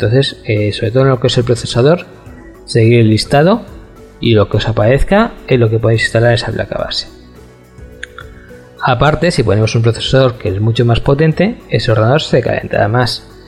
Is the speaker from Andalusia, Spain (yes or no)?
no; Bilbao, Basque Country, Spain; que somos de Bilbao y que se nota aquí que no hay pobreza